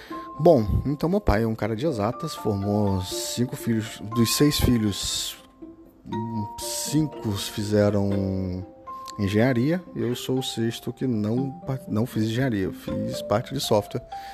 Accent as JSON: {"language": "Portuguese", "town": "Campos dos Goytacazes", "region": "Rio de Janeiro", "country": "Brazil", "tie": "born there", "said": "eu nasci em Campos, nasci em 83... Campos é uma cidade aqui do interior do estado, perto de Macaé, Campos dos Goytacazes, aqui no estado do Rio. E sou filho de um português"}